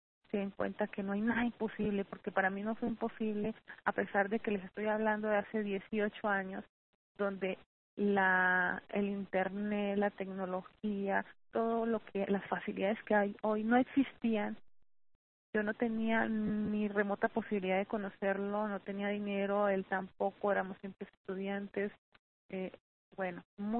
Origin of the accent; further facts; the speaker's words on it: Colombia; moved away as an adult; now in Mexico; Yo ahora vivo aquí en México, pero yo soy colombiana. Vivía en Colombia y él en México cuando nosotros nos conocimos.